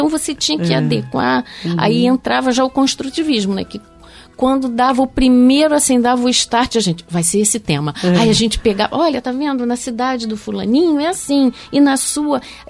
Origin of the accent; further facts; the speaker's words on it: Duque de Caxias, Rio de Janeiro, Brazil; é diretora de uma escola em Caxias, né? Que é onde é a minha base ali, né? Onde eu nasci e fui criada.